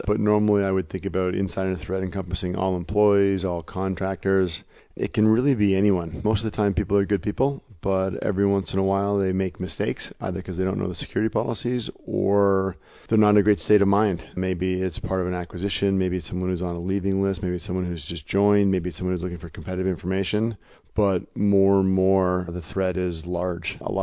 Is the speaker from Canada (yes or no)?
yes; Canada; now in Boston, United States; I'm Canadian. Don't mind the accent, but I live in Boston